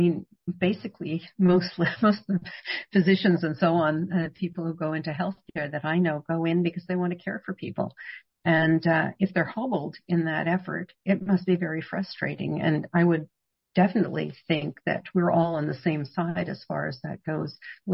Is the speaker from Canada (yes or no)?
yes; Canada; And, I frankly, as a Canadian, I really question why it's like that.